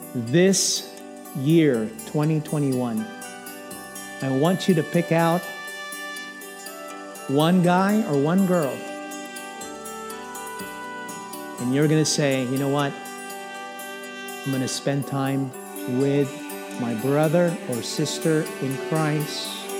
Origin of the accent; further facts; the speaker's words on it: Philippines; I told them about how I got to know the Lord, how I got saved growing up in the Philippines and hearing the gospel for the first time.